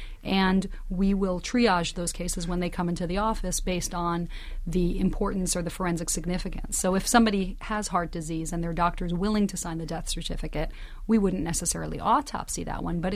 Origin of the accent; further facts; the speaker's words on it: New York, United States; also born or lived in Los Angeles; I'm originally from New York, so I grew up here